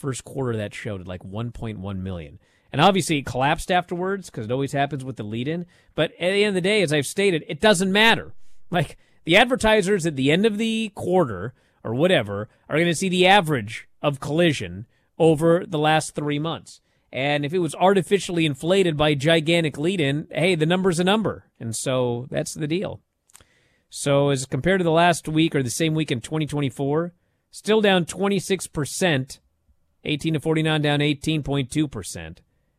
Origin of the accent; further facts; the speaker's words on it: Canada; For me, coming as an independent wrestler from Canada whose background is I'm British.